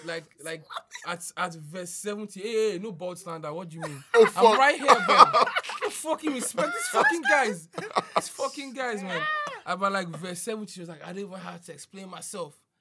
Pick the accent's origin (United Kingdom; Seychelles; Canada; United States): Seychelles; No, yeah, you people are annoying because we are from Seychelles.